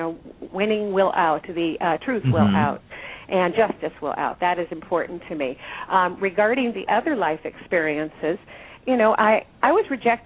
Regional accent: California, United States; Well, from childhood to present, I grew up in California.

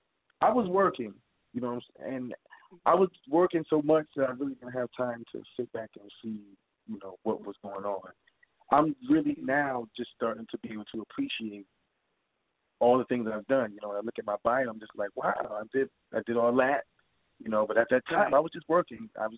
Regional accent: Troy, New York, United States; Well, I'm from Troy, New York, so you know that's upstate New York, which is totally different

